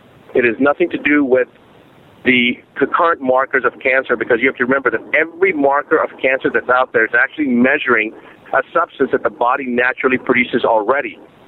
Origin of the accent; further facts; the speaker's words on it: Rosebud, Missouri, United States; and I said, really, I grew up in Missouri. And he goes, where? And I said, Rosebud.